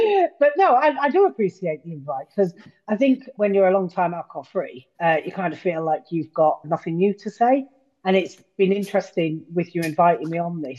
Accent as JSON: {"language": "English", "region": "London", "country": "United Kingdom", "moved": "as an adult", "lives_now": "North Yorkshire, United Kingdom", "said": "I live in North Yorkshire, and I'm originally from London, but I've lived in Yorkshire for 30 plus years."}